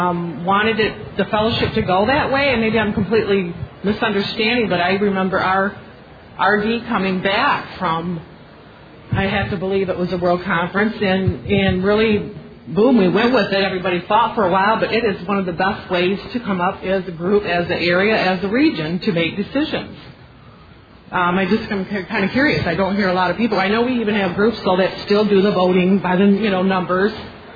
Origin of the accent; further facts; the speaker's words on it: Michigan, United States; I'm from Michigan.